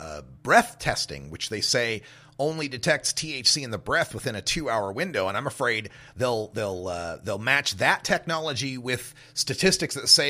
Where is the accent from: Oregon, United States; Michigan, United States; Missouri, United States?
Oregon, United States; the first one comes from my home state of Oregon, where our Measure 91 mandated a earmark of money